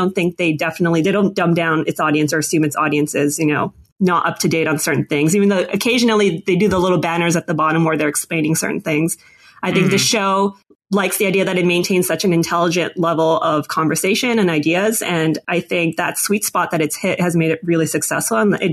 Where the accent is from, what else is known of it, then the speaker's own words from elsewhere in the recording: Canada; moved away as an adult; now in San Francisco, United States; I'm originally from Canada. I was formerly working as a journalist, and then I started working at Facebook. And now I actually moved out here to San Francisco